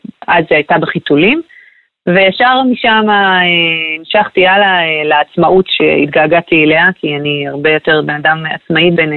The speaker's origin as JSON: {"language": "Hebrew", "town": "Krayot", "region": "Haifa District", "country": "Israel", "tie": "born or raised there", "said": "חייתי בחול 10 שנים והגעתי לתל אביב הגדולה שהייתה בשבילי כמו ניו יורק, כי גדלתי בקריות."}